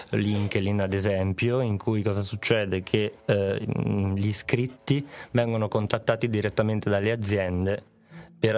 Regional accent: Marche, Italy; un paesino vicinissimo dove sono cresciuto, che è nelle Marche, che si chiama Rocca Fluvione

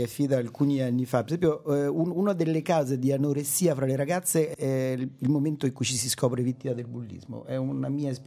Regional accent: Rome, Lazio, Italy; È un'impressione mia da romano provinciale che non capisce niente, o è vero?

